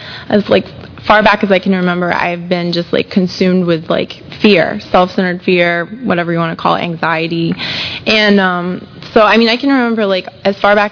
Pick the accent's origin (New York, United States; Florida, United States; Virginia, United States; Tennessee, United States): Florida, United States; Tampa; I grew up here in Tampa. I'm a Tampa native, born and raised, lived here my whole life.